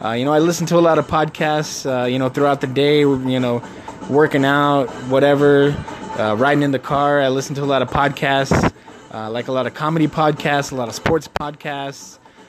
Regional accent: Tucson, Arizona, United States; I'm from Tucson.

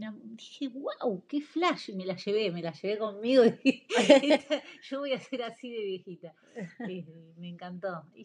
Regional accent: Argentina; Y no, soy de Argentina, y bueno, compito

